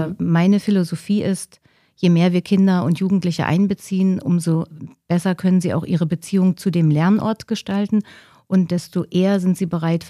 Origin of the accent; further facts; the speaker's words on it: Wismar, Mecklenburg-Vorpommern, Germany; born there; also born or lived in Erfurt; Ich bin also ein Fischkopf, gebürtig komme ich aus Wismar. Und mich hat es dann nach dem Studium nach Thüringen verschlagen, zunächst nach Erfurt